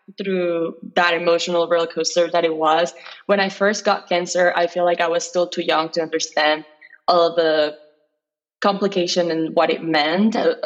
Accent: Venezuela; moved away as an adult; now in United States; And I grew up in Venezuela. I moved to the US when I was 18 years old.

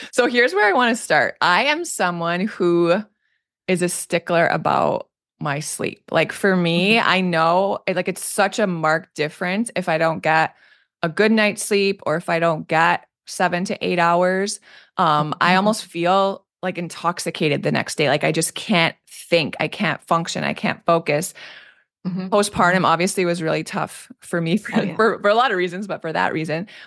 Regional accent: Maine, United States; now in Miami, United States; when I moved here, I grew up in Maine. I moved to Miami, total culture shock in a lot of ways.

